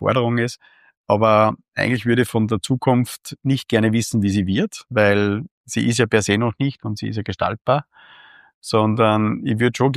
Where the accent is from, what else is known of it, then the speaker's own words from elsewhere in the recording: Steyr, Upper Austria, Austria; Ich komme aus Steyr, aus einem Stadtteil, der aus Münichholz, das ist ganz stark arbeiterlastig.